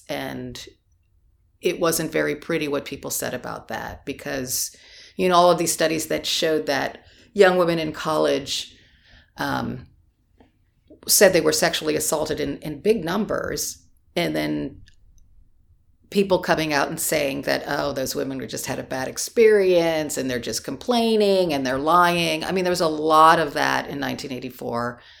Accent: Canton, Ohio, United States; Yes, I'm from Canton, Ohio.

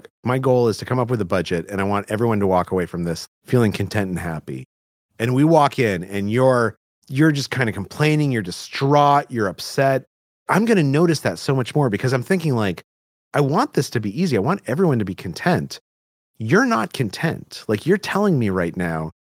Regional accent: Albuquerque, New Mexico, United States; So I grew up in Albuquerque, New Mexico, which is the Southwest.

